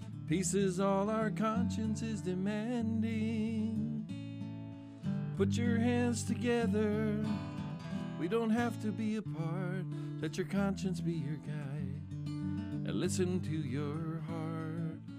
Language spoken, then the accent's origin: English; Hawaii, United States; Interesting, you know, being Hawaiian, Portuguese, with Chinese, Japanese, Irish, all that stuff.